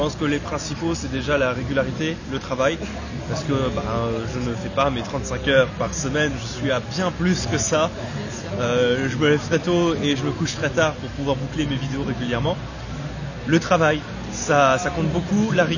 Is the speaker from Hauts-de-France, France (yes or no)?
no; Bordeaux, Nouvelle-Aquitaine, France; Moi je suis de Bordeaux. Du coup, donc j'habite à Bordeaux actuellement